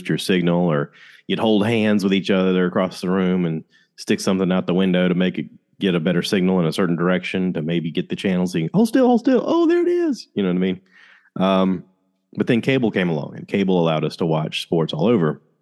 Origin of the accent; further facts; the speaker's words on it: Georgia, United States; also born or lived in South Carolina; I am originally from Georgia and have been living in South Carolina for most of my life.